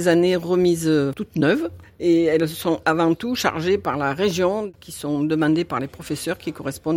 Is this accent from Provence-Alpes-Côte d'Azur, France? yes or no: yes; Montmorin, Provence-Alpes-Côte d'Azur, France; Je suis native du coin, quoi, de Montmorin.